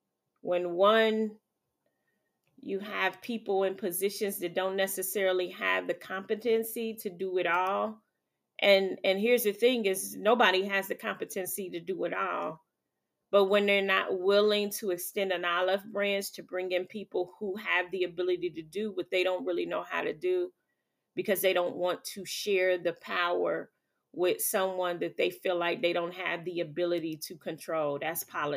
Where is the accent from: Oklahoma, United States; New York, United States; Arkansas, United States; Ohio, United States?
Ohio, United States; Dayton; Only reason why I weighed in on it is because I'm from Dayton, Ohio. And I do a lot of business outside of Dayton, Ohio.